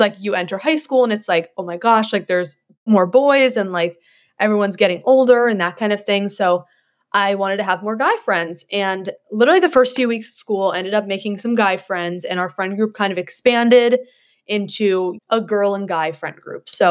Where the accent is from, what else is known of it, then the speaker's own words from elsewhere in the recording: California, United States; I am originally from California, but I decided to go to College of Charleston for 2 years.